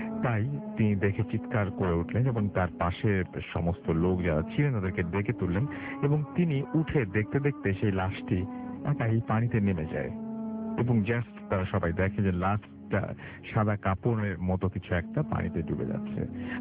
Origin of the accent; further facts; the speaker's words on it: Nawabganj, Dhaka Division, Bangladesh; আমাদের গ্রামের বাড়ি ঢাকা জেলার নবাবগঞ্জ থানার কোনো একটি গ্রামে